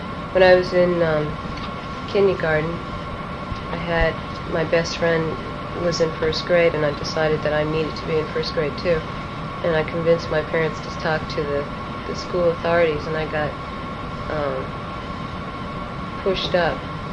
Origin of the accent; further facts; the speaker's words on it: Washington, District of Columbia, United States; also born or lived in New Orleans; And, like I said, I was born in New Orleans. We moved to Washington, D.C. when I was three.